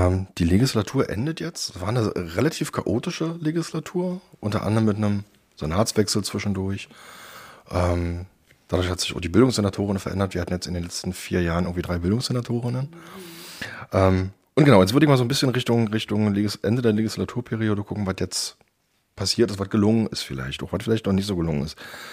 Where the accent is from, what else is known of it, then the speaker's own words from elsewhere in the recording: Pankow, Berlin, Germany; Ich bin ja aus Pankow und da natürlich auch relativ viel unterwegs.